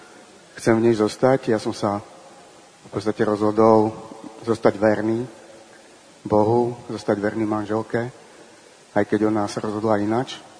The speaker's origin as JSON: {"language": "Slovak", "town": "Prešov", "region": "Prešov Region", "country": "Slovakia", "said": "Ja som z Prešova, možno to aj počuť trošku z hlasu a z prízvuku."}